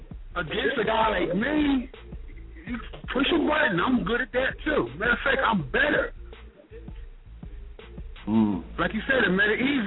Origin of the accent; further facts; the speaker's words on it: Philadelphia, Pennsylvania, United States; I'm from Southwest Philly